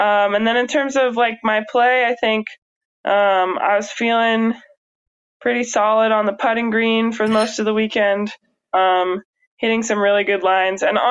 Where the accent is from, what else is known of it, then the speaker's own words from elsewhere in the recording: Pacific Northwest, United States; You know, I grew up in the Pacific Northwest, so it's kind of similar, like, you know, a lot of trees, a lot of clouds and fog up in the trees, and just beautiful, beautiful rolling hills and mountains up here